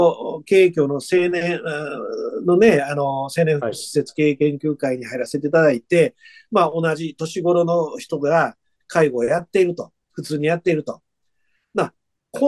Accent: Awaji Island, Hyogo, Japan; 淡路島ですね。

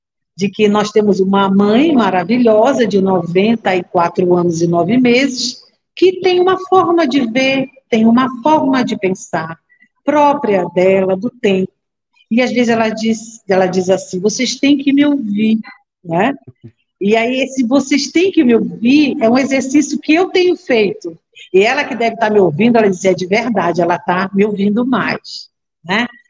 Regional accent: Rio de Janeiro, Brazil; now in Pará, Brazil; Então, eu sou carioca, né? Então, quando eu vim do Pará, quando eu vim do Rio de Janeiro para o Pará, a primeira coisa que eu amei no Pará é o tempo das coisas.

